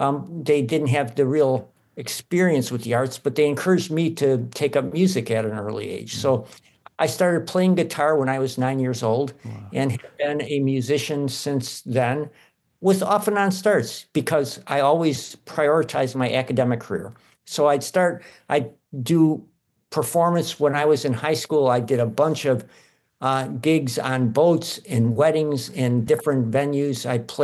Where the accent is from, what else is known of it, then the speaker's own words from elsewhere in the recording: Detroit, Michigan, United States; So I grew up in Detroit, Michigan, in the city, and my dad was an electrician, worked for General Electric and Chrysler in the factories there.